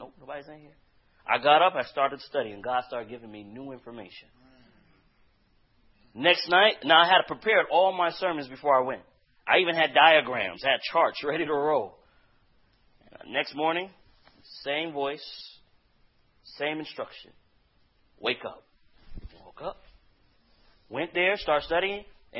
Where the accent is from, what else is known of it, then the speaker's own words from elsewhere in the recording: Riverside, California, United States; born there; I was born in Riverside, California.